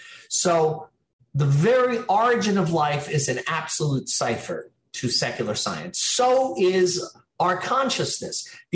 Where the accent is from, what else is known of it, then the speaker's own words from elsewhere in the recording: New York, United States; Yeah, well, you know, I think maybe because I'm a New Yorker, an Israeli, but we have some spiritual bond.